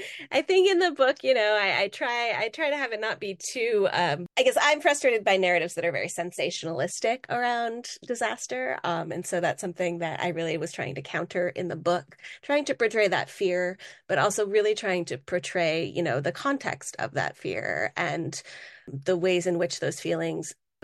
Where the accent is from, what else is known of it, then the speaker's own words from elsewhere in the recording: Santa Cruz, California, United States; my hometown, which is Santa Cruz, California, which is about 3 hours south of where I live. And that had always been, our go-to place. It feels like a very safe place for me. I grew up there. It's a very sort of wonderful town.